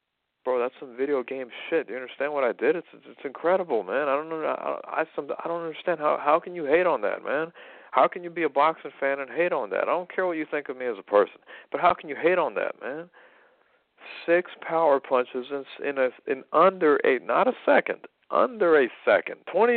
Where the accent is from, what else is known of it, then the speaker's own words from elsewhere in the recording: United States; Russia, even if you're an American, and I am an American, I need a visa.